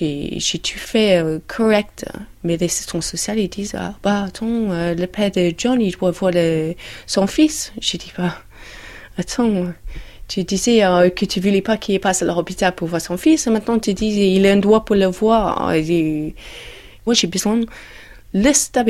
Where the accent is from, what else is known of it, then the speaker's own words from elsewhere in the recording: England, United Kingdom; French is a second language; now in France; je suis anglaise, je suis 30 ans, j'habite en France, en Loire-Atlantique.